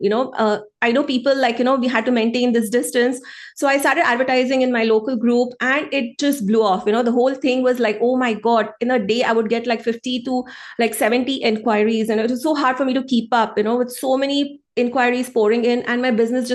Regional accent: India; because when you're growing up in India at that time, you know, you couldn't speak openly about it.

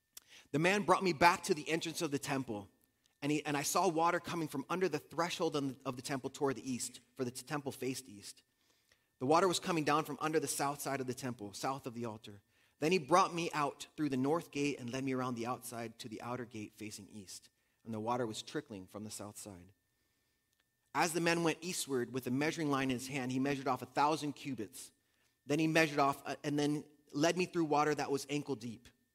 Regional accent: Costa Rica; Growing up in Costa Rica, my family would often take us to the ocean, take us to the beach. And in Costa Rica, we have some amazing surf

